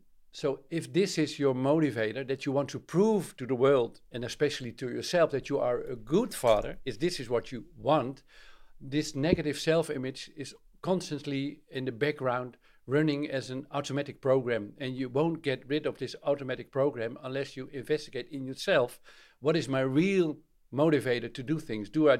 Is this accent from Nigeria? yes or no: no; Netherlands; Yeah, I'm from Holland.